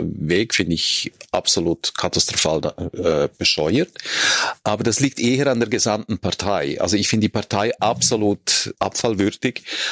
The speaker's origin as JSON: {"language": "German", "country": "Switzerland", "said": "Und wir als Schweizer können ja nicht unbedingt sagen, nein, das ist unmöglich, wir sind ja nicht mal drin."}